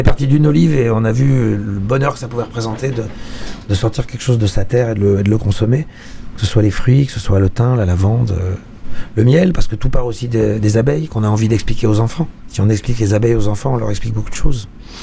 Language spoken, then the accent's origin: French; Argenteuil, Île-de-France, France; also born or lived in Paris / Algeria; Moi, je suis né en Algérie et j'ai grandi à Argenteuil et à Paris.